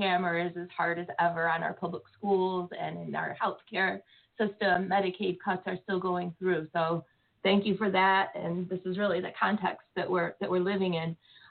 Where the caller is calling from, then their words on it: Rochester, New York, United States; So I'm calling from Rochester.